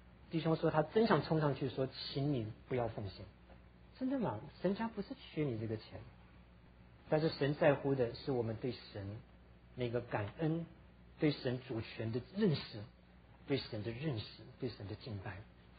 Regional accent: China; 那跟我们中国人不一样哈，中国人是拿到钱存起来，然后酌量而花

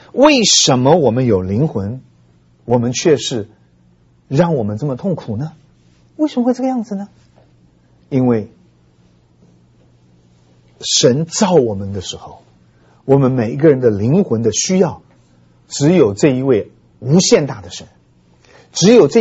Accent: China; 哎呀，我们中国人受不了啊。

